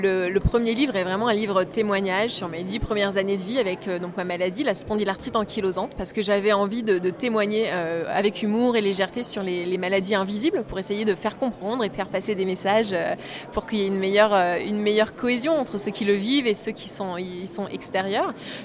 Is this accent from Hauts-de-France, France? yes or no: yes; Hauts-de-France, France; Alors je suis pas sur Crépy même, mais j'habite dans l'Oise, de l'autre côté de Compiègne, mais je suis de l'Oise.